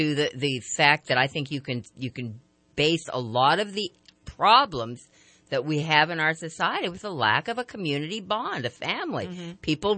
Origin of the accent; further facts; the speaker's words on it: Twin Falls, Idaho, United States; I grew up in Twin Falls, Idaho, for heaven's sake.